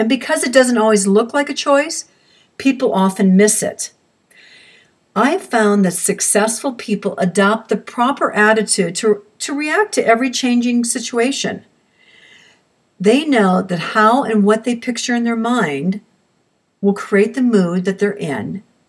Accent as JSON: {"language": "English", "region": "Arizona", "country": "United States", "tie": "born there", "also_born_or_lived": "Oklahoma / San Diego / Brazil / Alabama", "said": "We moved an awful lot. In 1951, I was born in Arizona. Then in 52, moved to Oklahoma. 53, San Diego, 56, Brazil, 1959, Alabama, then moved on to Hawaii, Texas, Illinois, and finally California."}